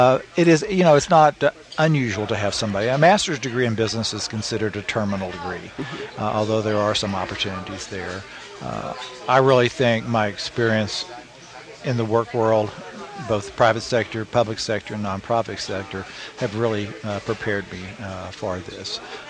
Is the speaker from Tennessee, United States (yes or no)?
no; Corpus Christi, Texas, United States; Well, I grew up in South Texas. So I grew up in Corpus Christi, Texas.